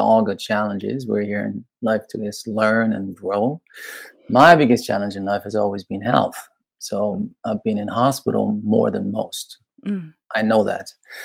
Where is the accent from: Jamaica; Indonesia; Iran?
Iran; moved away; My mom's Austrian. She's European, blonde and blue-eyed, and my dad's Persian. So I grew up in Iran